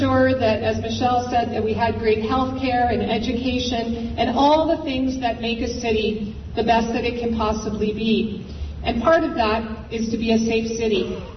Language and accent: English; London, Ontario, Canada; I'm a Londoner, and I've grown up in the city and have seen a lot of changes.